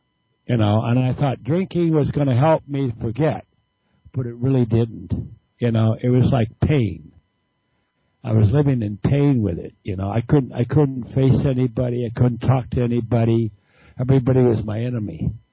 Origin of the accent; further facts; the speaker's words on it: Guadalajara, Jalisco, Mexico; moved away as an adult; now in United States; We're originally from Guadalajara, Mexico, senor.